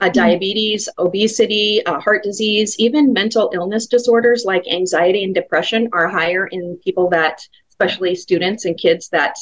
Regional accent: Glendale, United States; the neighborhood I grew up in Glendale.

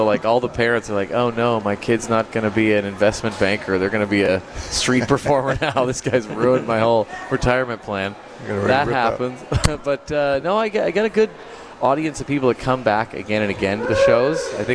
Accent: Canada; I grew up in Canada, so I'm Canadian

